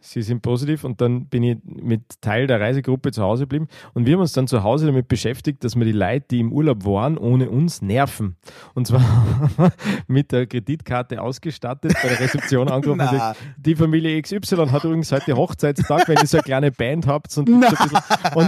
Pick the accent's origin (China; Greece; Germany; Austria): Austria; wir sind aus Österreich, unschwer zu überhören.